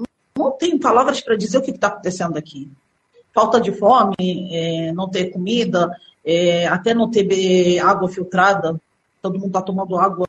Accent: Brazil; also born or lived in United Arab Emirates; meu pai e minha mãe foram para o Brasil. Eu tenho uma tia lá, o tio lá. E lá, desde 4 anos, entrei no jardim e cresci até o vestibular no Brasil.

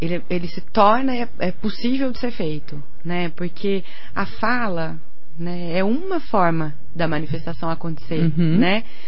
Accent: Varginha, Minas Gerais, Brazil; now in Curitiba, Brazil; Eu sou mineira, sou de Varginha, sul de Minas.

